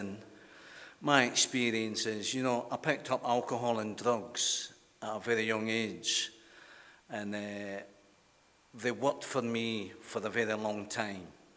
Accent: Glasgow, Scotland, United Kingdom; growing up in Glasgow.

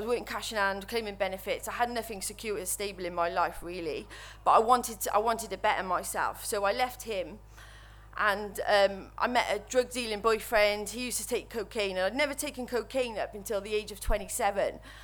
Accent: Cardiff, Wales, United Kingdom; I'm from Wales, from Cardiff. I'm 38, and I've been clean for 560 days now

